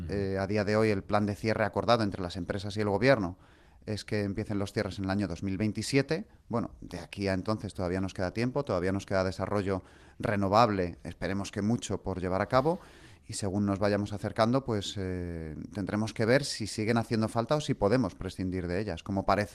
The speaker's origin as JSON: {"language": "Spanish", "town": "Madrid", "region": "Community of Madrid", "country": "Spain", "said": "o en Madrid, por ejemplo, que es de donde yo vengo"}